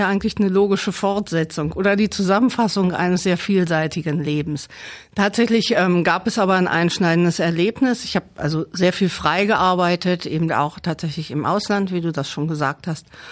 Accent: Braunschweig, Lower Saxony, Germany; Ich bin eine richtige Braunschweigerin. Ich bin hier geboren in Braunschweig, damals noch in der Hamburger Straße. Da war noch ein Krankenhaus und bin hier aufgewachsen, zur Schule gegangen

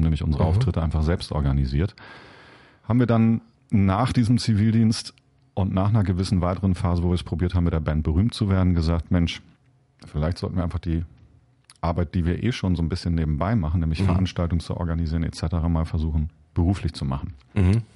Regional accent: Lower Saxony, Germany; ich komme aus der Lüneburger Heide, ich bin Junge vom Dorf, bin dort zur Schule gegangen

